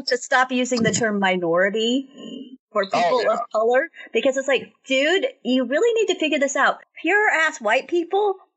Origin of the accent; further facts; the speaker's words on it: Sonora, California, United States; if you'd done any theater in my hometown of Sonora, you would have probably wound up having to play the slave at some point because, like, we had like no people of color in our town